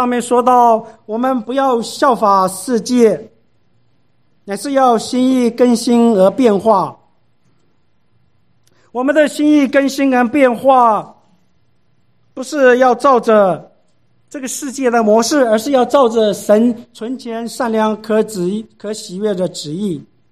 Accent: China; 那我们中国人更莫名其妙了，我们中国人发明了很多的很有意思的字眼

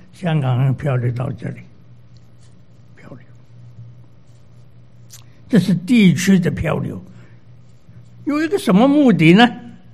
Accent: China; also born or lived in Hong Kong; now in United States; 香港找不到工作的，特别是我们从国内出来的，很困难。他们想，我们从国内出来的人很懒，因为天天都去游行，所以呢找不到工作的。那么要想去台湾也不行，他们认为我们是特务啊。那么又跑到美国来了

